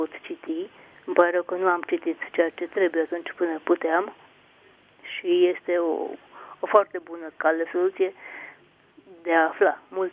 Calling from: Petroșani, Hunedoara County, Romania; sunt din Petroșani.

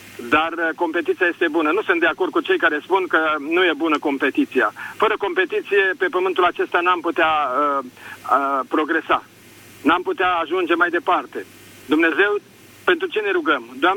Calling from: Gorj County, Romania; Sunt din Gorj.

